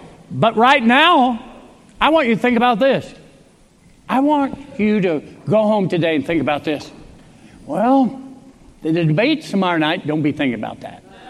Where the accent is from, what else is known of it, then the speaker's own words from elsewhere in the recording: United States; I love America. I'm American. I'm a patriot.